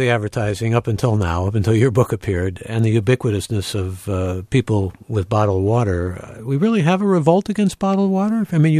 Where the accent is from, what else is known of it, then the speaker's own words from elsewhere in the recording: Cleveland, Ohio, United States; go back to my hometown of Cleveland